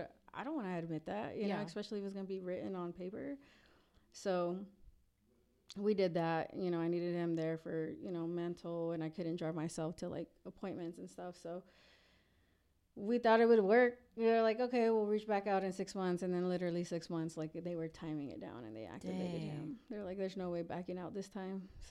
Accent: Reynosa, Tamaulipas, Mexico; also born or lived in Rio Grande Valley, Texas; now in United States; well, I'm a Valley girl, but I was raised in Reynosa.

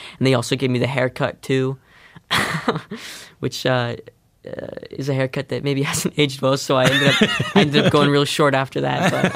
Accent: Canada; And obviously me being Canadian too, it was really cool to be a part of that and to get invited to be a part of that.

